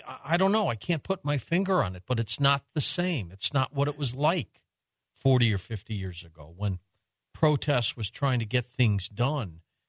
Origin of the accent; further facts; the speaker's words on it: Detroit, Michigan, United States; When I was a kid growing up in Detroit, I remember my father.